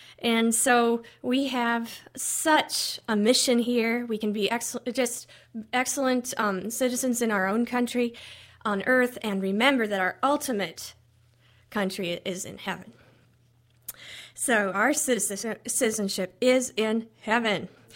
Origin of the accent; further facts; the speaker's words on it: Iowa, United States; I have it so good in my home state of Iowa